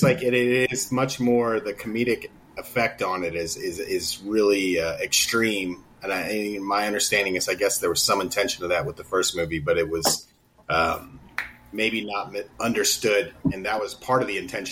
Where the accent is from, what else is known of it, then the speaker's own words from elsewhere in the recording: Texas, United States; Just the feelings coming as a Texas person, it's very recognizable to me. I grew up in Central Texas, so when I see it, a lot of the vibes that are there in it